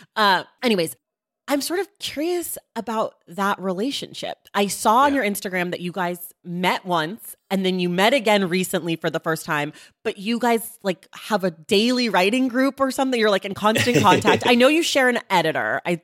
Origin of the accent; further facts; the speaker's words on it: Oakland, California, United States; We're both from Oakland.